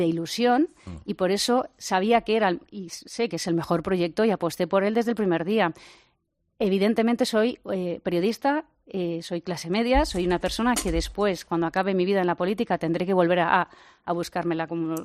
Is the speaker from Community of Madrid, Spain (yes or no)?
yes; Community of Madrid, Spain; Somos España, los madrileños por encima de todo somos españoles